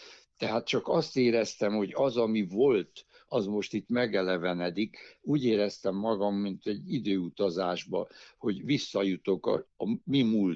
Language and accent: Hungarian; Cluj-Napoca, Cluj County, Romania; now in Budapest, Hungary; Én 64 kilométerre születtem Széktől, de hát nagyon városi gyerek voltam.